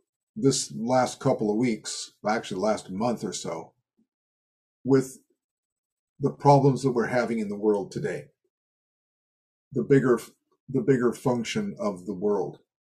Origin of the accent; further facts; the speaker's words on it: Seattle, Washington, United States; And that's what I was educated with and learned to deal with growing up in Seattle, was this feeling of constant threat from overseas.